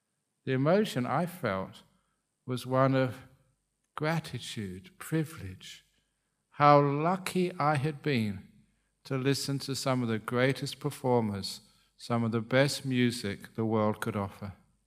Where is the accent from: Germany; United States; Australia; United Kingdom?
United Kingdom; London; Remember, growing up in London, you saw so many amazing musicians.